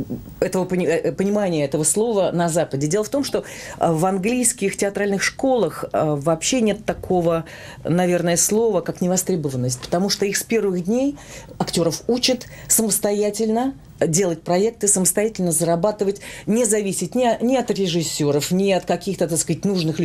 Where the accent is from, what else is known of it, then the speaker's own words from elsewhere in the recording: Russia; moved away as an adult; now in London, United Kingdom; я, когда уезжала из России, то есть я совершенно даже и не собиралась оттуда уезжать, отсюда уезжать, я совершенно банальным образом вышла замуж, и поэтому переместилась вот в Лондон